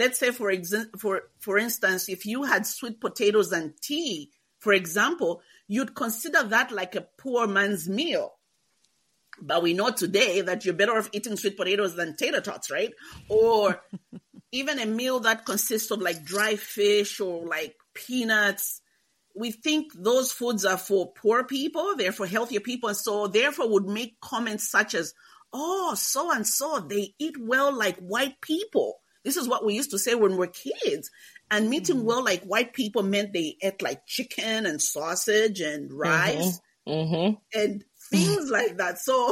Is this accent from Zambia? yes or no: yes; Zambia; now in United States; growing up in Zambia, like I said, yeah, there was that whole colorism thing.